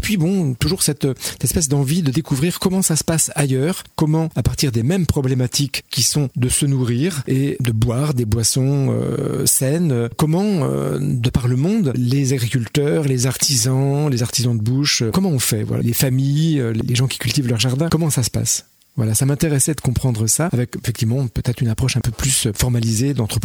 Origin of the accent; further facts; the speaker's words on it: Pays de la Loire, France; je suis né en Mayenne, dans un village. Mes parents étaient artisans, menuisiers pour mon père et couturière pour ma mère. Et puis j'ai grandi à la campagne